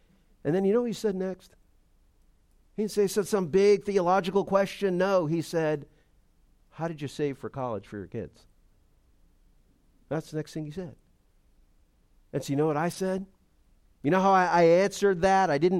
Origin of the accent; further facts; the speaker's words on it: Boston, Massachusetts, United States; accent: Boston; And they actually started mocking my slight Boston accent.